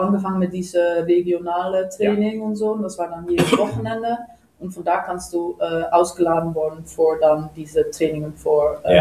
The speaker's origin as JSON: {"language": "German", "town": "Diemen", "region": "North Holland", "country": "Netherlands", "tie": "born or raised there", "also_born_or_lived": "Amsterdam", "said": "Also ich bin in Amsterdam geboren und seit ich dann geboren bin, in Diemen gewohnt."}